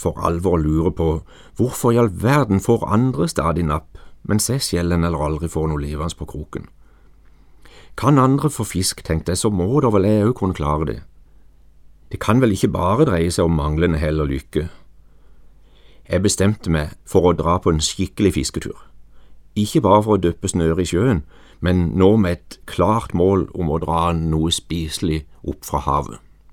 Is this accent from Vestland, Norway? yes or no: no; Flekkerøy, Agder, Norway; Jeg vokste opp på Flekkerøy ut forbi Kristiansand, og jeg lærte tidlig å sette pris på sjølivets gleder.